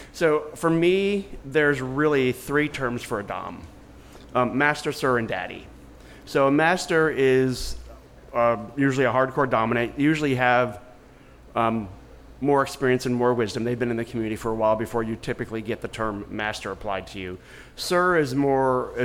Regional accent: Northeast, United States; also born or lived in New York / Connecticut / Maryland / Washington DC; I grew up in the Northeast.

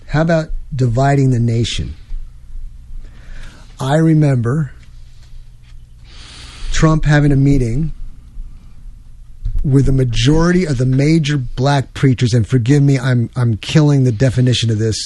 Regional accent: New York, United States; I'm from New York, ladies and gentlemen.

